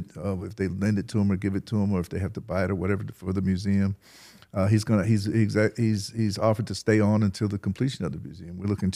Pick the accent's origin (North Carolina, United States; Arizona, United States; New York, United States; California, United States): North Carolina, United States; Southern Pines; Southern Pines was wonderful. In my early years, I was born in 1955, so I ended up I went to kindergarten at West Southern Pines School